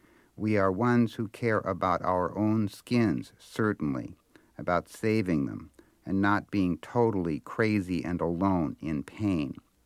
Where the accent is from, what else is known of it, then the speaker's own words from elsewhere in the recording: Minnesota, United States; moved away as an adult; I grew up in Minnesota when I was about 20. I worked my way east as a newspaper reporter.